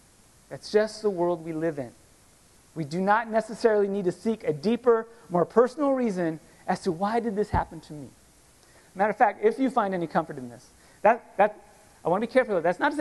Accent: Los Angeles, California, United States; I grew up in Los Angeles, and every New Year's Eve and 4th of July, there'd be these public service announcements coming on the radio and the TV

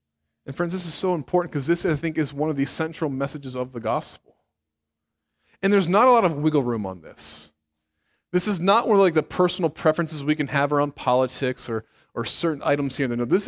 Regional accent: Cincinnati, Ohio, United States; But she's from Columbus and I'm from Cincinnati.

